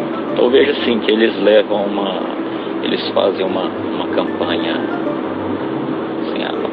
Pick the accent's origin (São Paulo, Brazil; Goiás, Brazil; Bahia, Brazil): Goiás, Brazil; Sou do estado de Goiás, sou funcionário estadual.